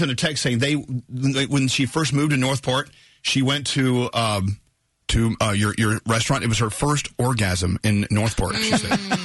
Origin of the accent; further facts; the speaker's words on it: Scotland, United Kingdom; I'm Scottish. We don't have any food.